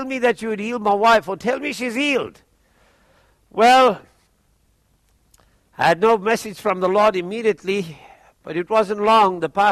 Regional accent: Australia; See, I arrived in South Africa as an Aussie. I went there as an Australian, even though I have dual nationality.

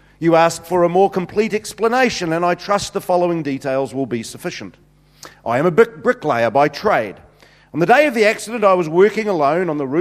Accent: Invercargill, Southland, New Zealand; I come from Invercargill.

